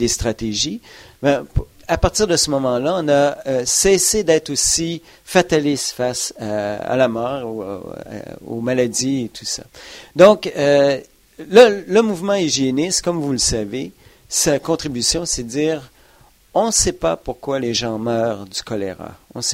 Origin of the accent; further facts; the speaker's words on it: Quebec, Canada; moved away as an adult; ça fait déjà 5 ans que j'ai quitté le Québec, mais j'ai été formé là.